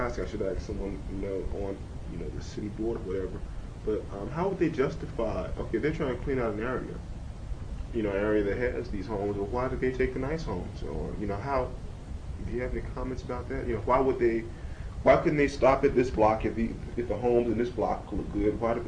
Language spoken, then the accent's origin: English; North Carolina, United States; Oh yeah. I'm from North Carolina, one of the actors.